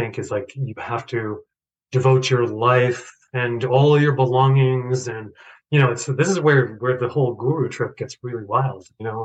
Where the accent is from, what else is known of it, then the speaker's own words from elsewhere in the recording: Boulder, Colorado, United States; growing up in Boulder and seeing the whole rolling out of the carpet for Chögyam Trungpa.